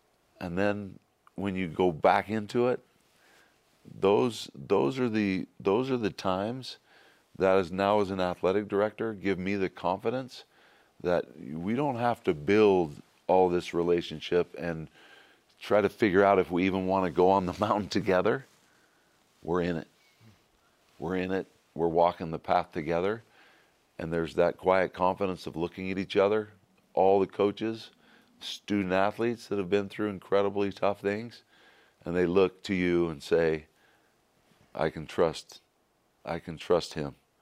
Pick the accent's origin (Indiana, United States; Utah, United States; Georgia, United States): Utah, United States; Provo; And, the thought of a kid growing up in East Provo. I used to look over this incredible campus.